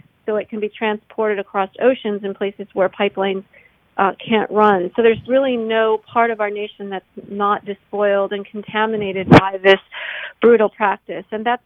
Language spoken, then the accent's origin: English; Illinois, United States; But even in places like my home state of Illinois, along with Wisconsin and Minnesota